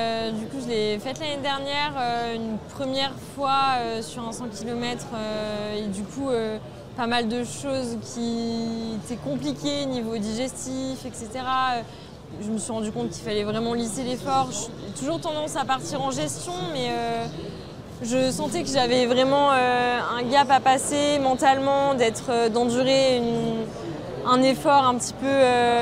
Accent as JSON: {"language": "French", "region": "Provence-Alpes-Côte d'Azur", "country": "France", "tie": "born or raised there", "said": "Et en fait, j'ai grandi dans le Mercantour, donc j'ai toujours beaucoup aimé la montagne."}